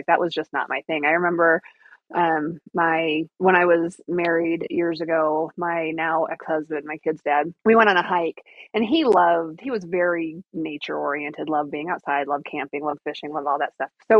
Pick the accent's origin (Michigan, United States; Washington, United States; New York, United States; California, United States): Michigan, United States; Well, and I grew up in Michigan, so it's not like I don't know what humidity is.